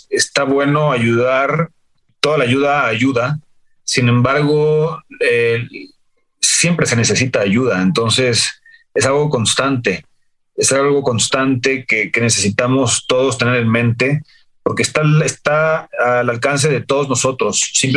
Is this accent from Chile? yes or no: no; San Miguel de Allende, Guanajuato, Mexico; se movieron para allá cuando yo era muy chiquito. Entonces crecí básicamente en San Miguel